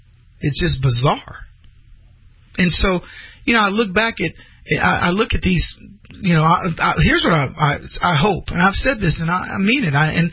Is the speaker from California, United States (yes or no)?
no; Texas, United States; You know, I was from Texas, so for the Cowboys, I was for the Texas Rangers.